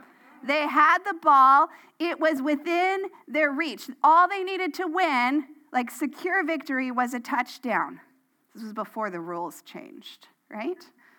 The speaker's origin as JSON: {"language": "English", "region": "Washington", "country": "United States", "tie": "born or raised there", "said": "Now, I have been a Seahawks fan because I grew up in Washington State. So you cheer for your home team, right?"}